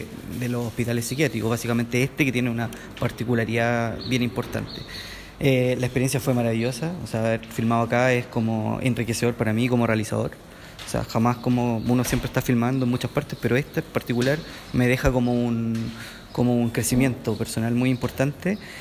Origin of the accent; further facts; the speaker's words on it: Villarrica, Araucanía, Chile; la Araucanía, que es mi región, de allá soy, de Villarrica.